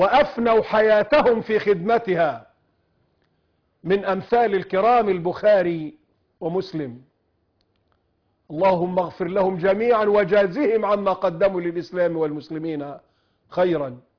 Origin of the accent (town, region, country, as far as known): Egypt